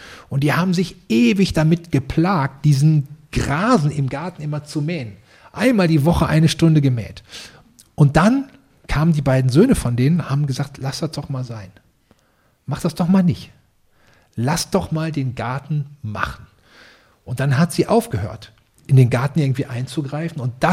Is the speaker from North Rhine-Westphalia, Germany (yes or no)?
yes; North Rhine-Westphalia, Germany; Ich komme aus dem Ruhrgebiet. Mein Vater, mein Großvater waren Bergleute.